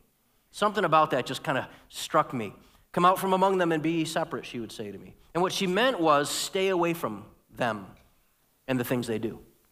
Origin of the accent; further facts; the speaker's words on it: Liverpool, New York, United States; I grew up in the Liverpool School District, went to a big public high school. I grew up in a trailer park called Casual Estates